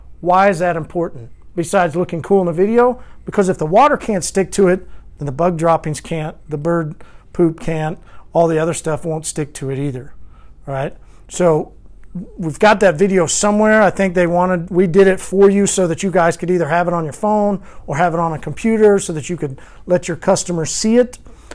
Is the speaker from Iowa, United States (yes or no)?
no; Longmont, Colorado, United States; Hey, I'm from Long Mount, da da da da da da.